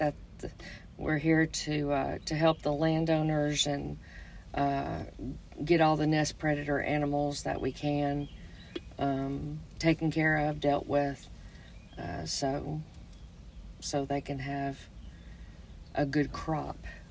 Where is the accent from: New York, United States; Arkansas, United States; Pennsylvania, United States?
Arkansas, United States; Well, we're from Arkansas.